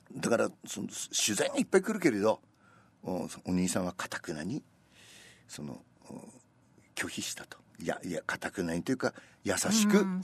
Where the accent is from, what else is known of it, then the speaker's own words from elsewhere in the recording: Aomori, Japan; accent: Tsugaru dialect; 俺も川柳大会に出て津軽弁で喋ると、あ、全国大会だなって大阪の人は思うという